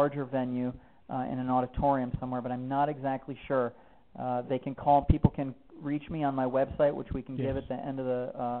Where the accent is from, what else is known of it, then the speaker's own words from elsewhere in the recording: Wisconsin, United States; Then I head back up to my home state of Wisconsin